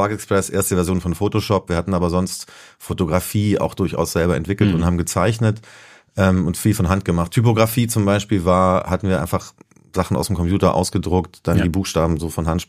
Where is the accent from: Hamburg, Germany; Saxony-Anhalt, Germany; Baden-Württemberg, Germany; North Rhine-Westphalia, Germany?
Baden-Württemberg, Germany; Ja, ich bin eigentlich Schwabe, ich komme aus der Nähe von Tübingen, also noch ein kleineres Dorf, so richtig Bauernhof und Kühe und so.